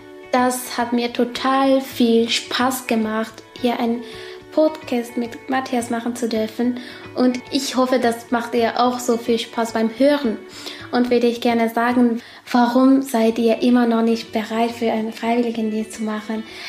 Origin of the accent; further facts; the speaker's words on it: Turkey; in der Türkei, in meinem Heimatland